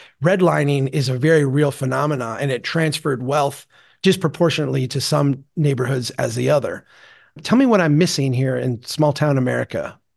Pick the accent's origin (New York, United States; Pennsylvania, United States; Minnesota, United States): Minnesota, United States; I'm a Minnesotan. We're not very argumentative types.